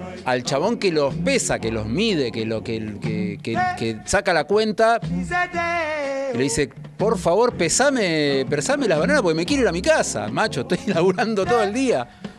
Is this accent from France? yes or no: yes; France; Spanish is a second language; Porque yo soy francés, pero del interior. Yo cuando voy a París enseguida se dan cuenta que no soy de ahí.